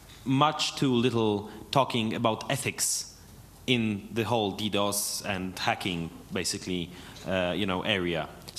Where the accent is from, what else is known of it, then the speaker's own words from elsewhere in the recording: Poland; I'm from Poland. I was heavily involved in the anti-ACTA campaign in Poland.